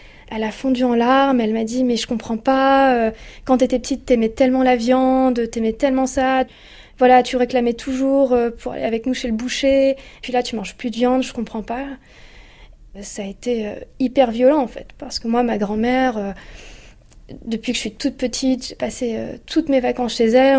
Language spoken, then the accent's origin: French; Hauts-de-France, France; je viens du Nord, du Pas-de-Calais